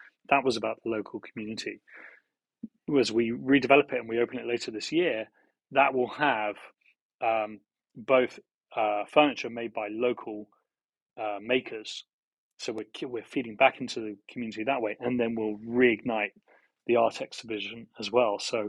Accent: London, United Kingdom; I'm born and raised in London. It's a wonderful city. I will never leave it, but it is also a hard, tough city.

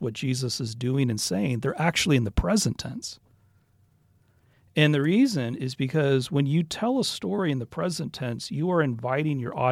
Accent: Tulsa, Oklahoma, United States; growing up in Tulsa, Oklahoma, Tulsa in the late 20th century was very different from first century Galilee.

